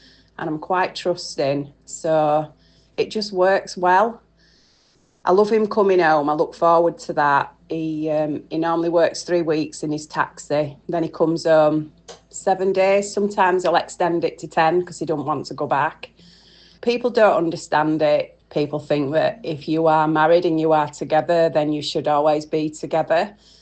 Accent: Doncaster, Yorkshire and the Humber, United Kingdom; So I met my husband 17 years ago. I'm from Doncaster. He's from Swansea. But we met in a pub in Doncaster.

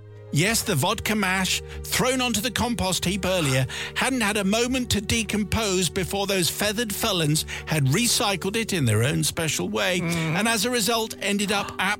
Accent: Ukraine; accent: Ukrainian; English is a second language; Plus, apparently, my Ukrainian accent very close to Belarusian, and who knew that?

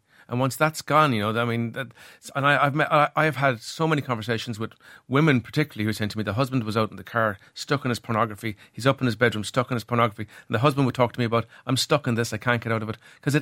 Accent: Cork, Munster, Ireland; I grew up in Cork

